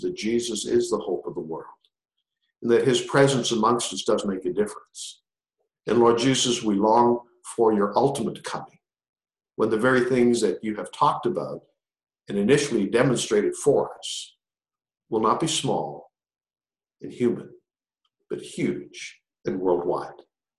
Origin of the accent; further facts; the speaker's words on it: Ontario, Canada; born there; I grew up in the late 50s, early 60s. I'm a Canadian born in Northern Ontario on the top of Lake Huron.